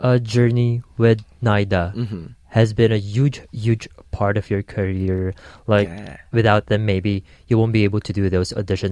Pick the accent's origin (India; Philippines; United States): Philippines; And you know, as a Filipino, when I always hear Miss Saigon, always think about